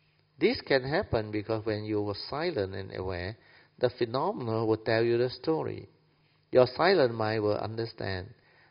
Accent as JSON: {"language": "English", "country": "Malaysia", "said": "If you are used to my style, we are Malaysian, colloquial. So, we speak Hokkien also can understand."}